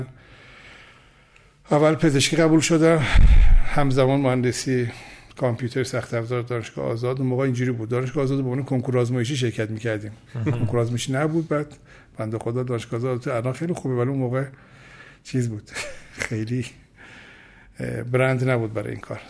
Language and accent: Persian; Tehran, Tehran Province, Iran; من متولد تیر 49 هستم در تهران. خودم پدرم مادرم تهران دنیا آمدیم، در محل نارمک تهران در واقع دنیا آمدم و بزرگ شدم.